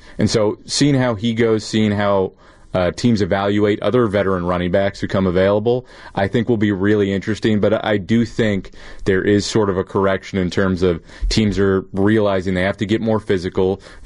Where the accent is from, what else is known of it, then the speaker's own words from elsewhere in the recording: New Jersey, United States; And I'm obviously from New Jersey.